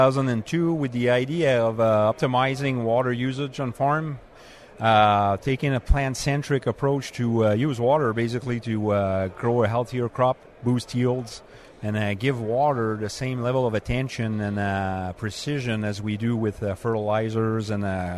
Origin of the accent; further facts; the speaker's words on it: Quebec, Canada; I'm from Quebec, Canada.